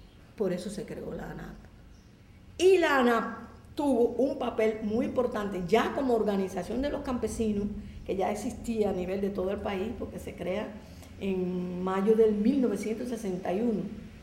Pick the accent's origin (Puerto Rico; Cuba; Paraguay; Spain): Cuba; Palma Soriano, Santiago de Cuba; Yo me fui de aquí para allá, volví a mi pueblo, Palma Soriano.